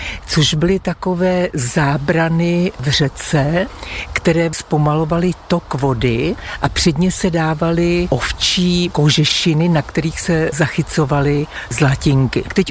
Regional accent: Prádlo, Plzeň Region, Czechia; born there; jsme se narodili v Prádle

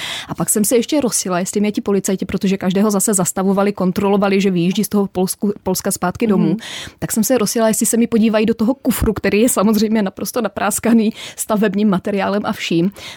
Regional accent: Stanislavice, Moravian-Silesian Region, Czechia; Já jsem původem ze Stanislavic u Českého Těšína

